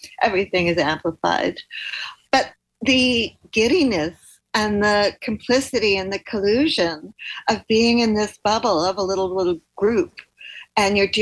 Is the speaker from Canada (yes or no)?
no; New Zealand; I grew up partly in New Zealand. My parents emigrated to New Zealand